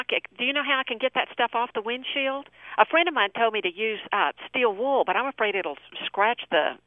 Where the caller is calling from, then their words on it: Plano, Texas, United States; I'm calling you from Plano, Texas.